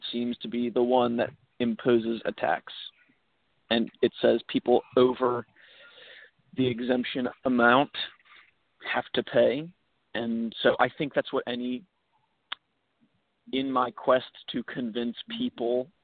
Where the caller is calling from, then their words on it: Connecticut, United States; I'm calling from Connecticut.